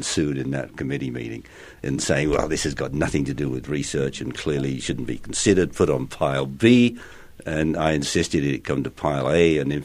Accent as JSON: {"language": "English", "region": "England", "country": "United Kingdom", "said": "Do I understand the music of Vaughan Williams because I'm English better than you because you're not?"}